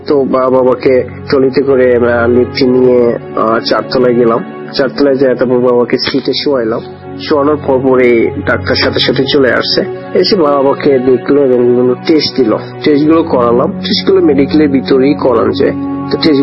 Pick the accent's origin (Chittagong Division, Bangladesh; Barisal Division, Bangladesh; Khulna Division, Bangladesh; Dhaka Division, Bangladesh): Barisal Division, Bangladesh; Barisal; now in Saudi Arabia; থাকি সৌদি আরবের আলদোয়াদনি শহরে। আমি এখানে একটা টয়েটো কোম্পানিতে জব করি। আমার দেশের বাড়ি বরিশাল জেলা